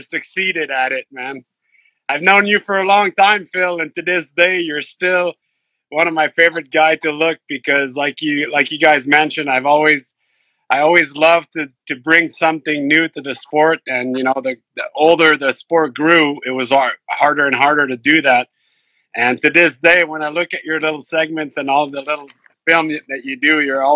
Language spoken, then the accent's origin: English; Saint-Jérôme, Quebec, Canada; also born or lived in Mont-Tremblant; Grew up in, I was born in Saint-Jérôme, which is about, 45 minutes north of Montreal.